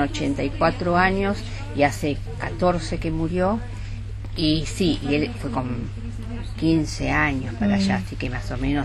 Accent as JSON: {"language": "Spanish", "region": "Buenos Aires", "country": "Argentina", "lives_now": "Spain", "said": "De Argentina, de Buenos Aires. Lejos."}